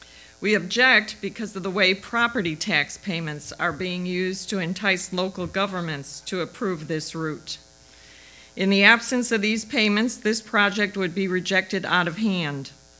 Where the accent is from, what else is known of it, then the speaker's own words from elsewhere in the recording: Easton, New Hampshire, United States; I'm from Easton.